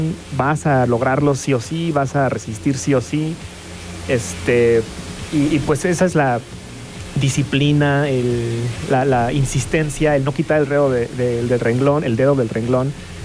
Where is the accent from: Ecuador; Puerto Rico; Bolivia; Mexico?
Mexico; also born or lived in Los Angeles / Las Vegas; Nací en Los Ángeles, luego crecí en México, luego me regresé a Los Ángeles, estuve 7 años allá, luego 3 años en Las Vegas. Ahorita, fíjate que llevo un par de añitos aquí en México